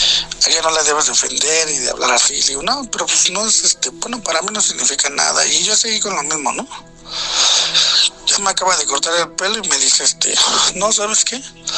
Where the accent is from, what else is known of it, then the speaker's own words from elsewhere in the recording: Iztapalapa, Mexico City, Mexico; Soy de aquí de Iztapalapa